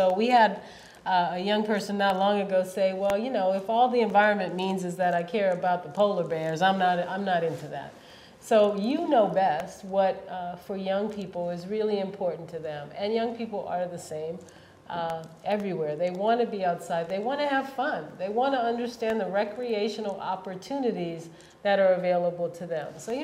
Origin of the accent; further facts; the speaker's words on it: New Orleans, Louisiana, United States; I grew up in the city. I grew up in New Orleans, and I wasn't a camper